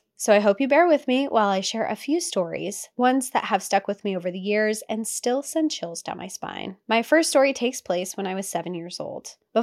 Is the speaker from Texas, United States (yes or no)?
no; California, United States; I'm from Central Valley, California, the part of the state that most people forget exists. No beaches, no palm trees, just endless farmland, cattle, and citrus groves stretching out for miles.